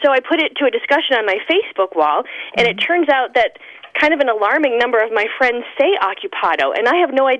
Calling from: Ishpeming, Michigan, United States; I'm calling from Ishpeming, Michigan.

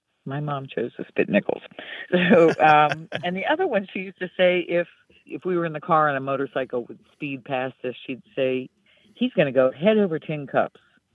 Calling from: Genoa, New York, United States; I am calling from Genoa, New York.

